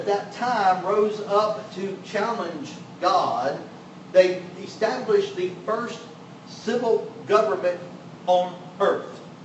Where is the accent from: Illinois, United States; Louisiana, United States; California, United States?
Louisiana, United States; Folks, I grew up in South Louisiana. If you're Cajun, if there ain't onions in it, you ain't eating.